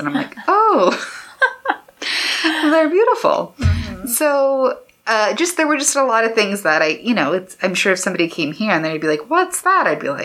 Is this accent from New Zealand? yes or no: no; West Coast, United States; There were things there that I've never experienced from the West. I'm from the West Coast.